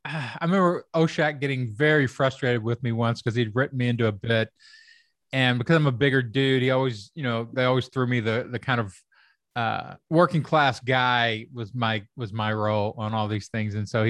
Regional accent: Kentucky, United States; And that's the only character I can play. I grew up in Kentucky. I can play rednecks.

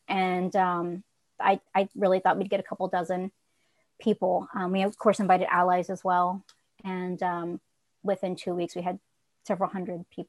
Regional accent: Corpus Christi, Texas, United States; All over Texas. I grew up mostly in Corpus Christi though.

